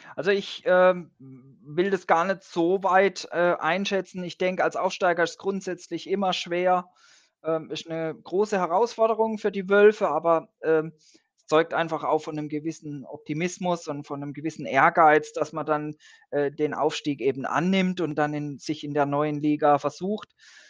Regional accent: Freiburg, Baden-Württemberg, Germany; wobei als Freiburger gibt es eigentlich nur ein Derby, nämlich Freiburg gegen Schwenningen

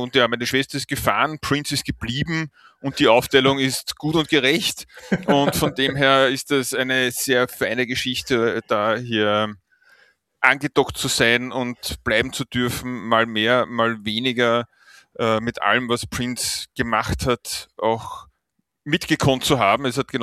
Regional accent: Vienna, Austria; bin aus Wien

